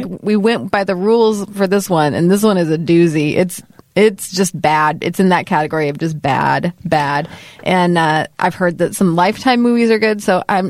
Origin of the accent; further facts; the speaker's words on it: Texas, United States; So maybe I'm from Texas, but I'm not from the South.